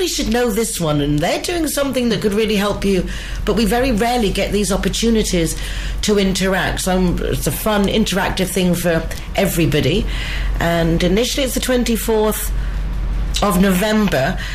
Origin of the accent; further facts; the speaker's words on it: England, United Kingdom; now in Marbella, Spain; I'm English